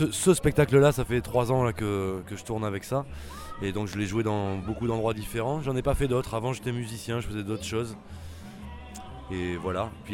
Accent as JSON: {"language": "French", "town": "Bordeaux", "region": "Nouvelle-Aquitaine", "country": "France", "said": "En plus, je viens de loin, je viens de Bordeaux."}